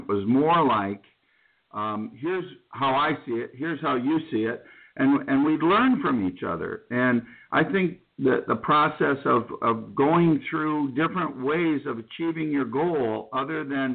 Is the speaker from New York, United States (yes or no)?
no; Detroit, Michigan, United States; And I learned a lot growing up in the Detroit, working in the downtown Detroit area during the riots.